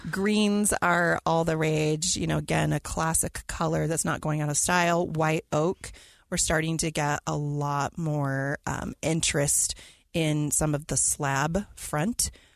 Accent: Utah, United States; if being born and raised in Utah, we all have a little sticker shock and we think things are very expensive.

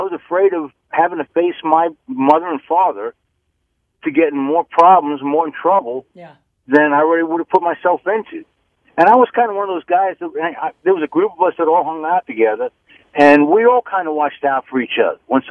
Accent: New York, United States; Actually, my dad's side was from Brooklyn, but I grew up on Long Island.

